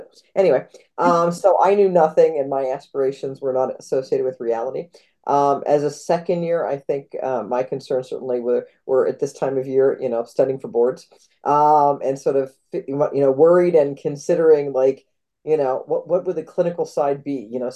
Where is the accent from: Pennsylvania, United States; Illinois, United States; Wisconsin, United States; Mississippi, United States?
Pennsylvania, United States; Altoona; also born or lived in Philadelphia; now in Minnesota, United States; Was born and raised in Altoona, Pennsylvania, which is a nice place to be from, and lived for a very long time in Philadelphia until folks here sort of lured me to Minnesota.